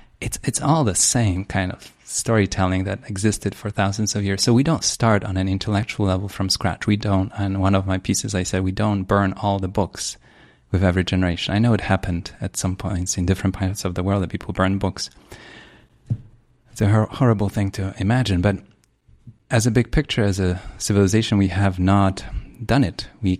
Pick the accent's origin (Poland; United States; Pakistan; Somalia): Poland; I grew up in Poland.